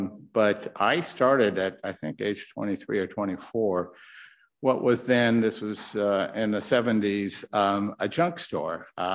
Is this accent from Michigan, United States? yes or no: no; Portland, Oregon, United States; But I grew up in Portland. Grew up in a family with a family business, a contracting business that was in the basement of our home. A big Irish Catholic family, of which I was the baby of eight.